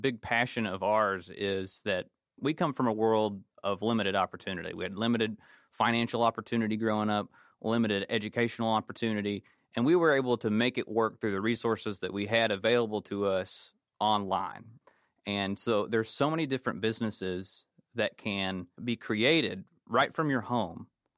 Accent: Middlesboro, Kentucky, United States; Yeah, we're all actually from here in Eastern Kentucky. We grew up in the mountains of Appalachia. I'm from Middlesboro.

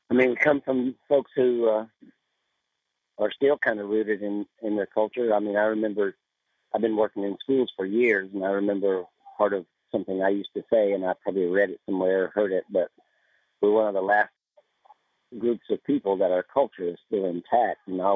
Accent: Kentucky, United States; wanted us to be proud of being from Kentucky. And I don't know if my granny ever thought of herself as Appalachian as much as she thought of herself as Kentuckian

